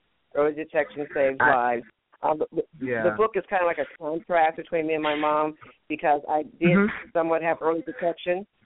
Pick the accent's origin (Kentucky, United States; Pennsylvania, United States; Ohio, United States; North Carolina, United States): Ohio, United States; Akron; Well, I'm from Akron, Ohio.